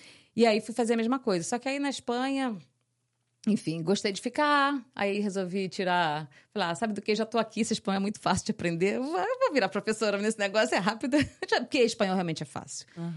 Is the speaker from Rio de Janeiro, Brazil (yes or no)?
yes; Rio de Janeiro, Brazil; Eu sou do Rio de Janeiro.